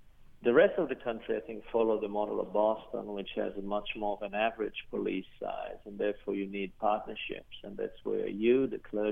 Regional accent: Israel; moved away as an adult; now in United States; So I think growing up in Israel has been actually a beautiful blessing in both a victim and a perpetrator

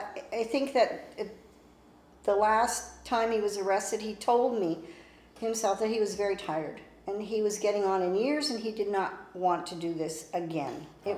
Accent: Canada; being Canadian, being an older woman

